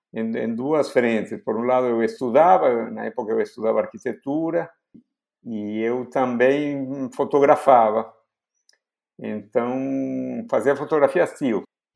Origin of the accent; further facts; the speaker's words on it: Argentina; Portuguese is a second language; moved away as an adult; eu nasci na Argentina e eu vivi na Argentina até os 25 anos. Isso quer dizer que eu saí de lá nos anos 70, em 77. Desculpa, em 75 saí a primeira vez.